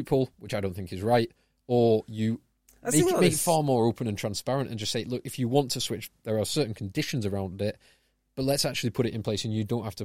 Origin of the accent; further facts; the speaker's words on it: England, United Kingdom; I mean, as an Englishman, I'd like Randranda playing.